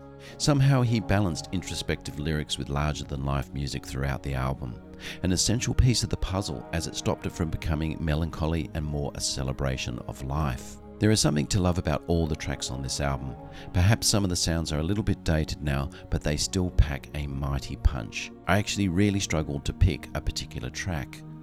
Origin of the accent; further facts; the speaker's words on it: Canberra, Australian Capital Territory, Australia; When I was younger growing up in Canberra, I used to love recording my local community radio station 2XX